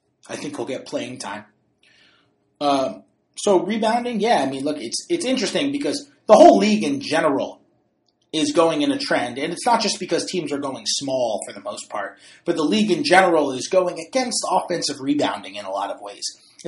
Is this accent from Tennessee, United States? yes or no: no; New York, United States; now in Oklahoma, United States; the reason I'm getting this question, I'm sure, is because I'm from New York and I live in Oklahoma.